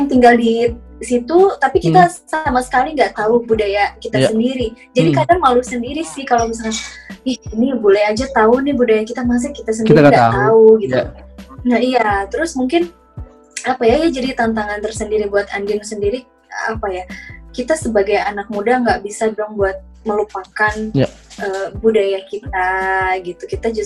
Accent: West Java, Indonesia; born there; apalagi kita dilahirkan di aku sendiri dilahirkan di tanah Sunda gitu.

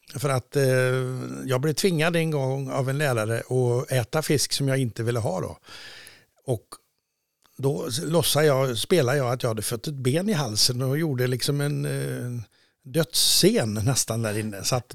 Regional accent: Tidaholm, Västra Götaland County, Sweden; jag föddes ju mitt i Tidaholm, slutet på 50-talet, 1958 då. Och jag bodde ju ganska centralt, granne med Vulkan.

